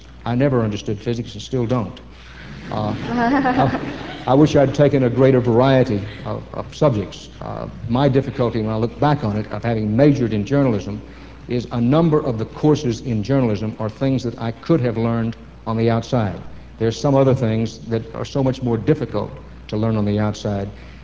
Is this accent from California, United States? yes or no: no; Texas, United States